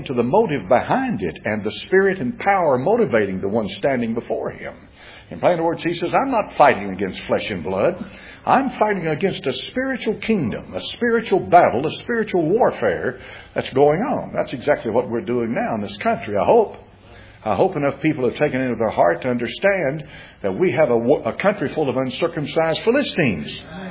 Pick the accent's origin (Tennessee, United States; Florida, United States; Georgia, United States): Tennessee, United States; Knoxville; I grew up in Knoxville, Tennessee. I grew up here.